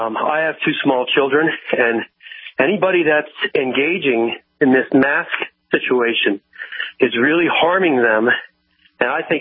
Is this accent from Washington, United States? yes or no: no; Philadelphia, Pennsylvania, United States; I grew up outside of Philadelphia